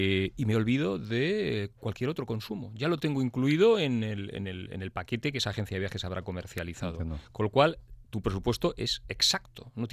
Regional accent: Spain; Somos españoles, no nos engañemos.

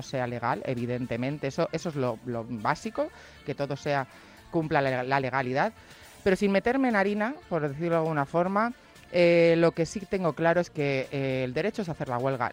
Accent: Sigüenza, Castilla-La Mancha, Spain; Bueno, el frío que hace en mi pueblo, en Sigüenza, muchas veces ha salido en las noticias

